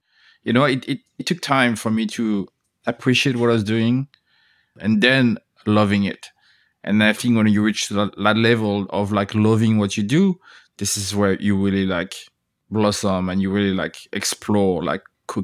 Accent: France; That's one of my saddest things, you know, growing up in France. I've been to like lots of bakeries.

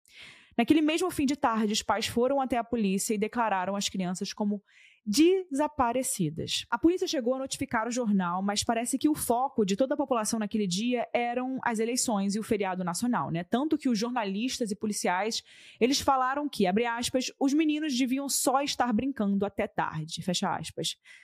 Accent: Rio de Janeiro, Brazil; eu cresci no Rio de Janeiro, né? No centro do Rio de Janeiro, na capital. Então, já no, na minha época, que eu cresci nos anos 2010

